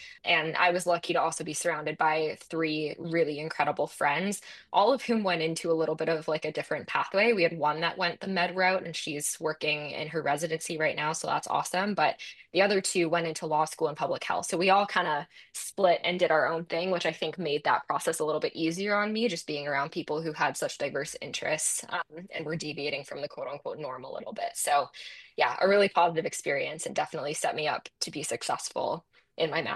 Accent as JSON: {"language": "English", "town": "Burlington", "region": "Ontario", "country": "Canada", "tie": "born or raised there", "said": "where I grew up in Burlington are only about 20 minutes apart"}